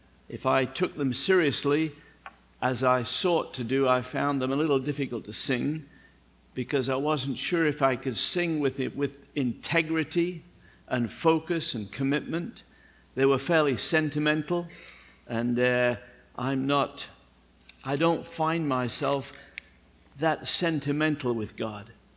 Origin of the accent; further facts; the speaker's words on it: England, United Kingdom; But maybe it's because I'm English, I don't know.